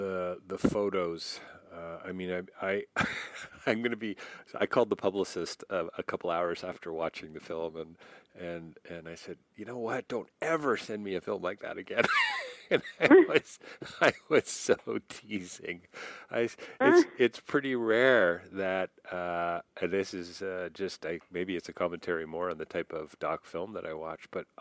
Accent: Canada; I'm Canadian.

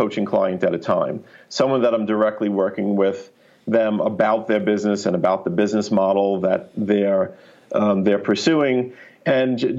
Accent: New York, United States; So, I mean, I'm a New Yorker and I'm straightforward and I don't like to waste time or mince words.

